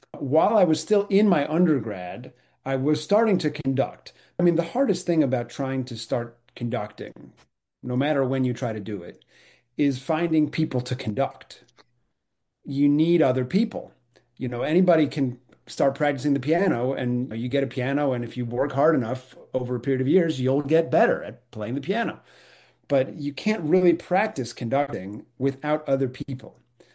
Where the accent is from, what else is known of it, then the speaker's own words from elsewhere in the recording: Chicago, Illinois, United States; I grew up in Chicago. I was playing in the local youth orchestra here, which is excellent, the Chicago Youth Symphony.